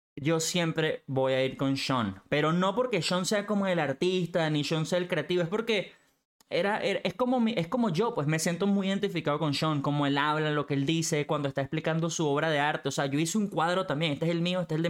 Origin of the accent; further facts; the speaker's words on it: Venezuela; moved away as an adult; now in New York, United States; Yo soy de Venezuela, me mudé a Nueva York a los 18 años.